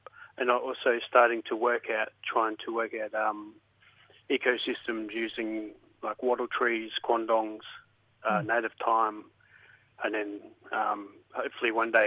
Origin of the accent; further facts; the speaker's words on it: New South Wales, Australia; My mob from Yuin. So south of Sydney, but I reside on Nagawai country.